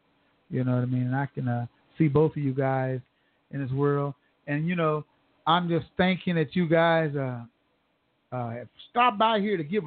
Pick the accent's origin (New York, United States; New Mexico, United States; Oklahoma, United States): Oklahoma, United States; Tulsa; And now I'm here at home and I'm trying to make the best of life that I can in my hometown of Tulsa.